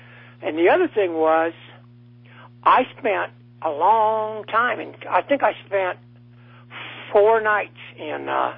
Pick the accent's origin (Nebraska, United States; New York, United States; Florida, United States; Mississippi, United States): Nebraska, United States; Omaha; But I know it was damn near empty when we landed in Omaha, my hometown, at 3 in the morning, and there was a blizzard in progress.